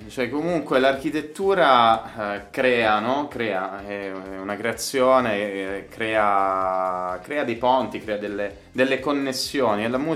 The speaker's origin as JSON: {"language": "Italian", "town": "Alberobello", "region": "Apulia", "country": "Italy", "said": "io sono pugliese, wow. Ed è importante."}